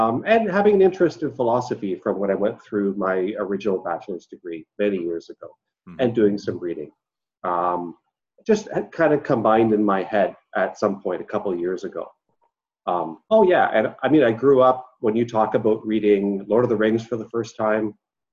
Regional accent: Ontario, Canada; So I'm a Canadian. I live in Toronto.

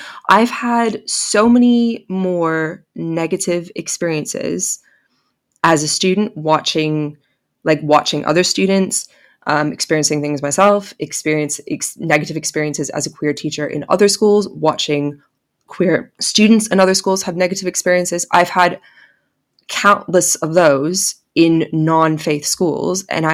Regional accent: Canada; also born or lived in Bahamas; now in United Kingdom; when I came over here from Canada and the Bahamas many years ago.

